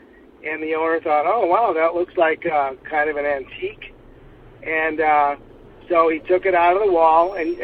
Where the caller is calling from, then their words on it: Phoenix, Arizona, United States; I'm calling from Phoenix, Arizona.